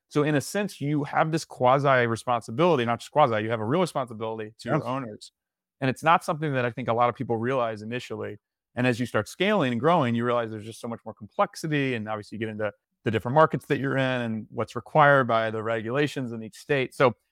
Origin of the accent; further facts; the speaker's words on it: Tallahassee, Florida, United States; And I'm from Tallahassee, Florida